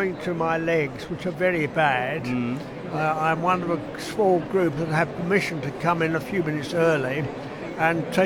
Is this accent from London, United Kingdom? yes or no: yes; London, United Kingdom; In 1942, as a Londoner, we normally went away from London during the summer holidays.